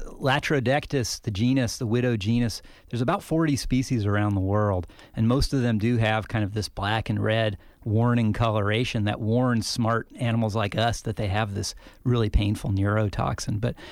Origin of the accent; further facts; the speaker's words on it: Las Cruces, New Mexico, United States; where I grew up in New Mexico, in my backyard in Las Cruces, I could probably find a couple of dozen black widows in almost any day of the year.